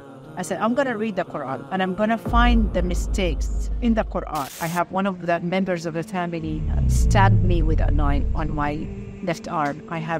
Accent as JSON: {"language": "English", "country": "Jordan", "tie": "born or raised there", "also_born_or_lived": "Denmark", "said": "Back in 1985, we immigrated back to Jordan. This is where I come from."}